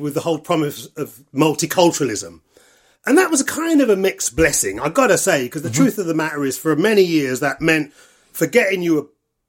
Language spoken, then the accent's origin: English; United Kingdom; born there; Listen, I'm what you call first generation British born black, right?